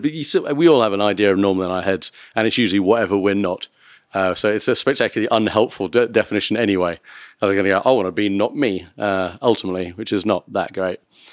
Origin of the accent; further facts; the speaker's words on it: Burton-on-Trent, West Midlands, United Kingdom; now in Nottingham, United Kingdom; So I'm from Burton-on-Trent, but I live in Nottingham.